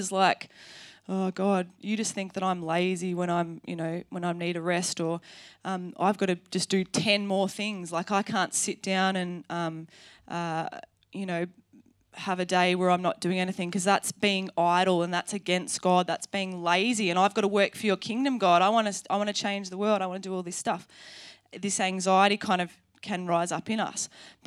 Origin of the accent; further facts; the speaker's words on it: Australia; I'm such an Aussie, hey.